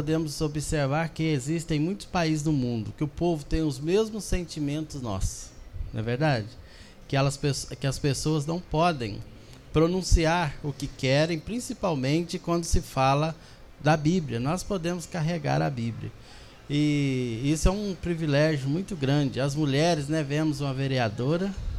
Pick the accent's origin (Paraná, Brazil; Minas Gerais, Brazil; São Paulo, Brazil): Minas Gerais, Brazil; Alto Caparaó; mas 3 anos a gente veio de Alto Caparaó, que nós somos de Alto Caparaó, e tem dois anos e meio que nós moramos aqui.